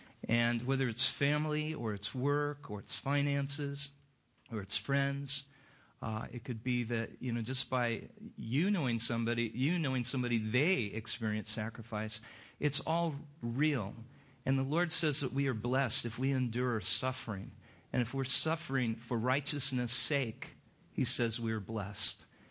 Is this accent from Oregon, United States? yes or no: yes; Oregon, United States; I was still at the church I grew up in Southern Oregon, the Adventist church. I was born and raised a Seventh-day Adventist.